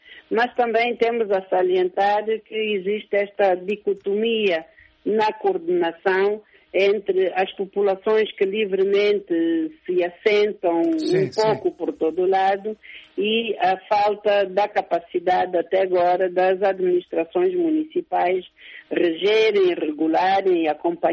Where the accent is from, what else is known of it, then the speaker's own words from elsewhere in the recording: Huíla, Angola; born there; Eu sou de lá. O meu umbigo caiu lá. Na Uila.